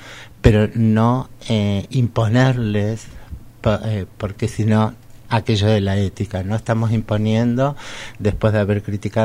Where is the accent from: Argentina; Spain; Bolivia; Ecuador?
Argentina; Córdoba; now in Buenos Aires, Argentina; Que yo soy cordobesa y soy migrante porque vivo hace muchísimos años en Buenos Aires, que tengo 53 años